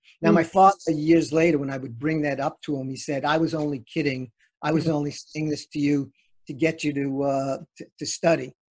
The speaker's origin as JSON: {"language": "English", "region": "New York", "country": "United States", "tie": "born or raised there", "said": "I spent probably the first 25 years of my life in a square mile. I moved from Pominock to Aguilar Gardens, and then when I got married, we lived in Campus Hall."}